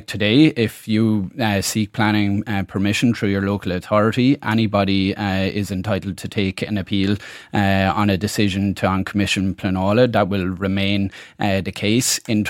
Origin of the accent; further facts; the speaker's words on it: Waterford, Munster, Ireland; I'm from Waterford City.